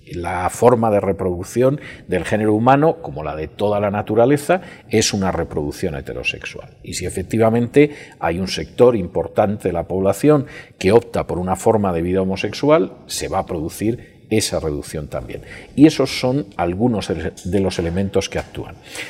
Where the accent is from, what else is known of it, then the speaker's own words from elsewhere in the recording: Spain; mi país de origen es España